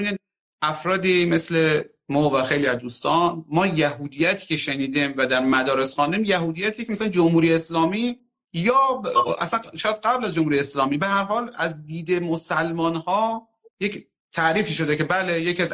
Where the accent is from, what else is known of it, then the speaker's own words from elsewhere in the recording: Mashhad, Razavi Khorasan, Iran; اینه حتی که در مشهد به عنوان یک مشهدی بتوقم